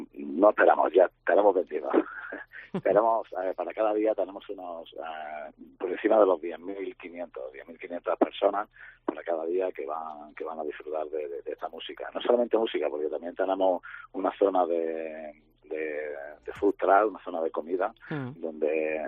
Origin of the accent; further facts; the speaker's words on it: Granada, Andalusia, Spain; al final somos de Granada y queremos pues, promocionar nuestra tierra